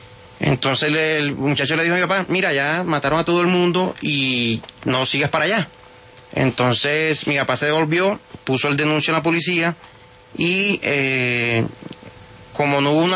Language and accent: Spanish; San Juan Nepomuceno, Bolívar, Colombia; soy oriundo de San Juan de Ponceno Bolívar.